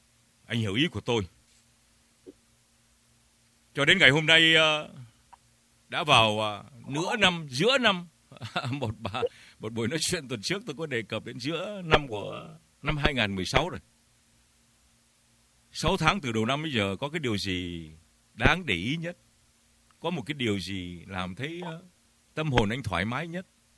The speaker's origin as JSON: {"language": "Vietnamese", "region": "Northern Vietnam", "country": "Vietnam", "said": "tôi sinh ra ở miền Bắc, tôi đang tính là phía miền Bắc các anh, tôi cũng là dân Bắc Kỳ vậy."}